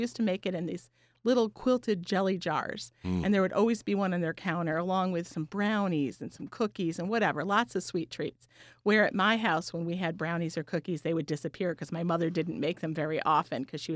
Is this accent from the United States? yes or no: yes; Saratoga, United States; Well, I grew up in Saratoga, and I'm like, I know a lot of people.